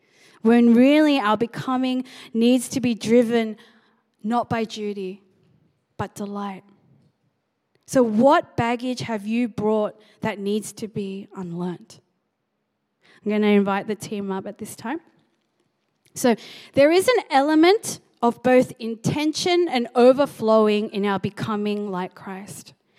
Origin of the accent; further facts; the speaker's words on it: United States; I grew up in the Korean church.